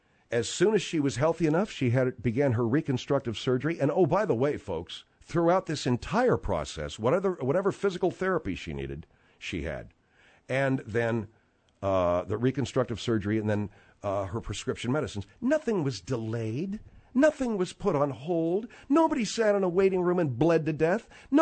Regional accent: Arcadia, California, United States; I grew up in Arcadia, which is a little town in the San Gabriel Valley. And that's about 10 to 13 miles to the northeast of Los Angeles.

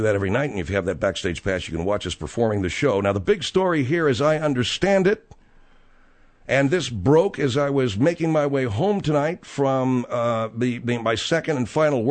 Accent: Los Angeles, California, United States; because I'm a Laker fan, folks, only because it's my hometown team.

